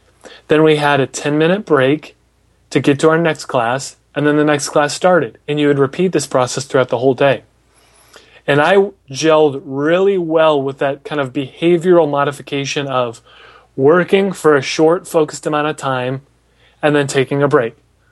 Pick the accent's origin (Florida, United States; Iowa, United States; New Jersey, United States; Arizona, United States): Iowa, United States; Des Moines; so it has a special place in my heart because I'm from Des Moines.